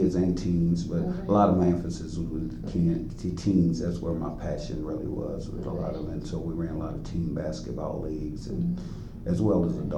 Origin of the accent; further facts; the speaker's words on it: Indianapolis, Indiana, United States; also born or lived in Wallace, North Carolina; Well, I was only there for about 4.5 years of my life, and then I moved here to Indianapolis. So I was basically raised here in Indianapolis.